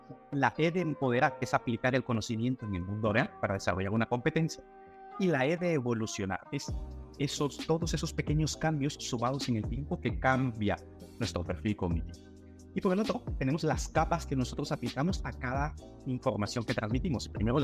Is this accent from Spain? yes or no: no; Guatemala; born there; yo soy neurocirujano, ¿y por qué soy neurocirujano? Bueno, yo nací en Guatemala, y cuando era muy pequeño